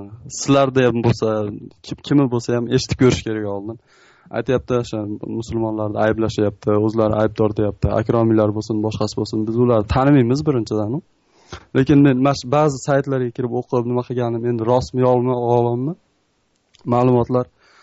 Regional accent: Kyrgyzstan; now in South Korea; Men Koreyadanman, yuzning Koreyadan. O'zim qirg'izistonlikman, shunchaki kuzatuvchiman xolos.

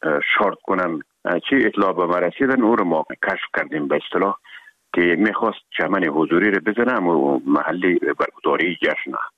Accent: Herat, Afghanistan

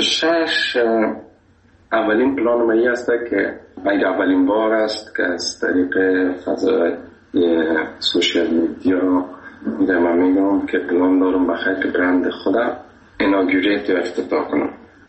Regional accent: Afghanistan; گفتم از افغانستان.

